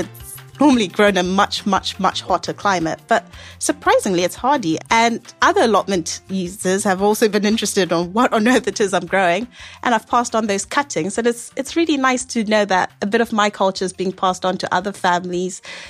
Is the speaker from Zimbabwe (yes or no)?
yes; Zimbabwe; moved away; I'm from Zimbabwe, and one of our staple dishes there is something called sadza and muriro